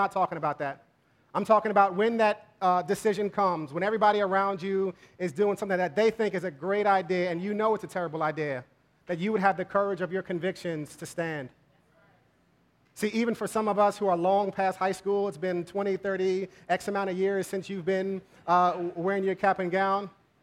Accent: New York, United States; But I grew up in Westchester, and Westchester, one of my weekly chores was doing landscaping and cutting the grass.

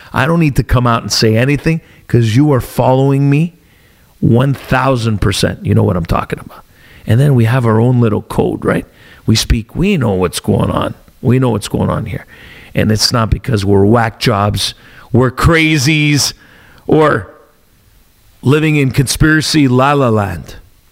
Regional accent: Montreal, Quebec, Canada; when I was growing up in East End of Montreal, in Rosemont, near the Olympic Stadium

